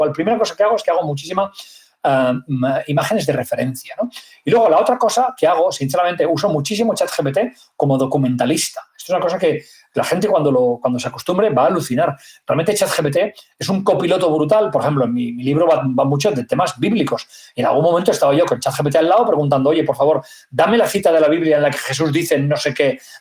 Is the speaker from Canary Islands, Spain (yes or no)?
no; Barcelona, Catalonia, Spain; siendo no nativo, porque yo soy de Barcelona, nacido en las Corts, ¿vale?